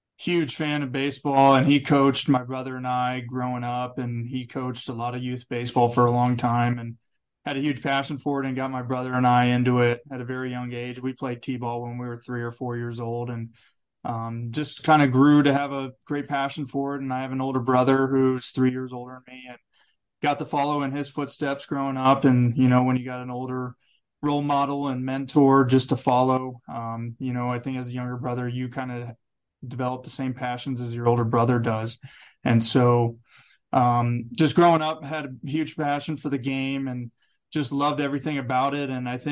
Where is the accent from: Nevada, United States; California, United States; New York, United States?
Nevada, United States; Las Vegas; And so I think the biggest thing just growing up in Vegas and just the baseball, I think it's very competitive.